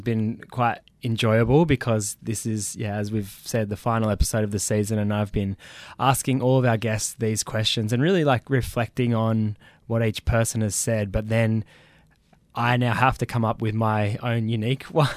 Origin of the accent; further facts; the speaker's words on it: Nowra, New South Wales, Australia; my earliest memory of growing up in the Shoalhaven or growing up in Nowra, I think just reflecting back on being a kid here